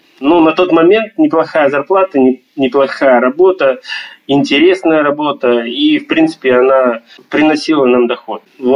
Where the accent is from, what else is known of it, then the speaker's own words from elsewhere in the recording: Saint Petersburg, Russia; И я из Санкт-Петербурга.